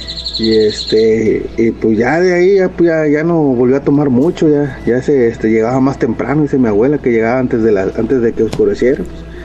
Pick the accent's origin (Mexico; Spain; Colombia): Mexico; Ciudad Valles, San Luis Potosí; somos de Ciudad Valle, San Luis Potosí